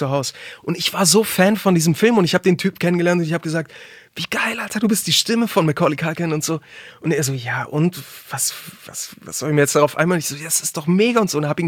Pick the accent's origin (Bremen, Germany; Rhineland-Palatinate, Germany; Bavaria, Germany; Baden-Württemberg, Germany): Bavaria, Germany; Munich; Und ich bin groß geworden, geboren und groß geworden in München